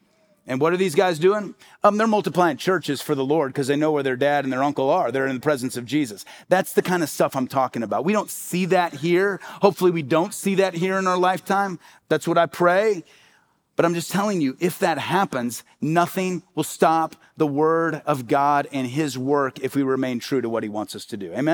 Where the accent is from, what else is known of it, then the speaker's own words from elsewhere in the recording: Midwest, United States; growing up in the Midwest, I think about it a lot like dandelions.